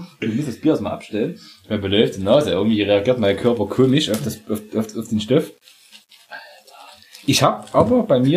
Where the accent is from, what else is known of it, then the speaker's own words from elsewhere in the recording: Saxony, Germany; Nein, wir kommen aus der Zone aus Sachsen.